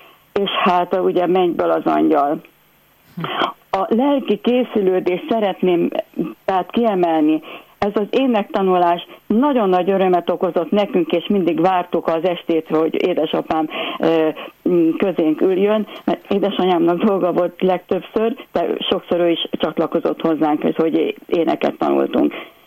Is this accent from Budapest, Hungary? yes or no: no; Pécs, Baranya, Hungary; édesapám gyermekorvos volt a pécsi gyermekklinikán, ott éltünk gyermekkoromban